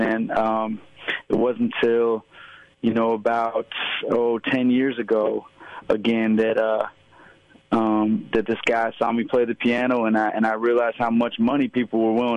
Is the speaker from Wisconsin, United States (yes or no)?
no; New York City, New York, United States; also born or lived in Montana; I was born in Montana, and my whole family's from there, but we were out in New York City from the beginning of my life